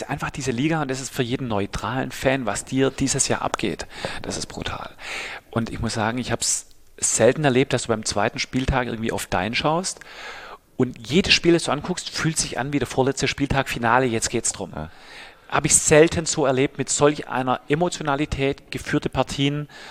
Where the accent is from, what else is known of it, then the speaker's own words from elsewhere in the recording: Waiblingen, Baden-Württemberg, Germany; born there; Aber das Krankenhaus in Waiblingen, aber es trifft's.